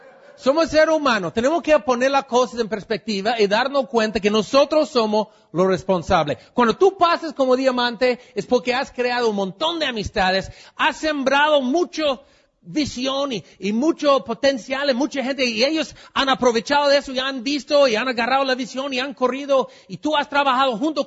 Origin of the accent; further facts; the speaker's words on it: Mexico; Bueno, yo soy de México, así hablamos allá.